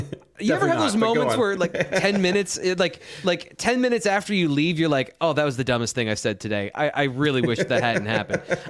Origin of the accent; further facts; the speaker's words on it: Pennsylvania, United States; He is from that area, and I grew up just south in Pennsylvania from that area. I believe his cousins or some relative went to my high school.